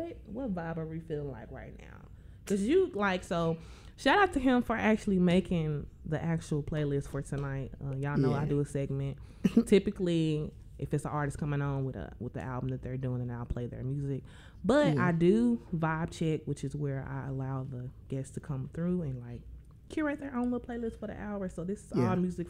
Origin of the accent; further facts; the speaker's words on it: Oklahoma, United States; Anyway, don't mind me, y'all. Y'all know I'm from Oklahoma.